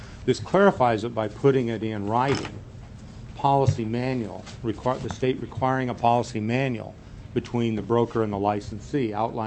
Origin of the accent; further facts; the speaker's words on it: Kenai, Alaska, United States; but I'm from Kenai and I believe that's the same cost there.